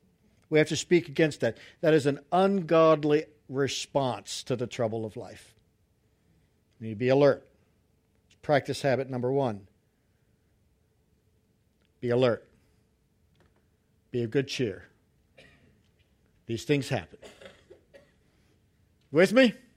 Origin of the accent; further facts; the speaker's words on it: Mount Joy, Pennsylvania, United States; also born or lived in Brunnerville; But I made a boo-boo in Mount Joy, Pennsylvania, where I grew up. I was born in Brunnerville, and we moved to Mount Joy.